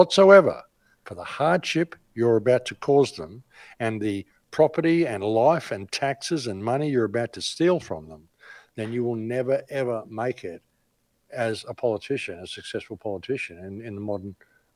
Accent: Australia; moved away; I mean, I'm Australian. I intend to go back there one day.

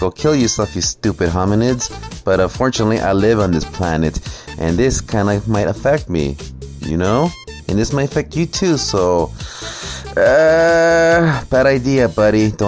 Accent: United States; even though I'm American, I don't suffer from that fucking disease

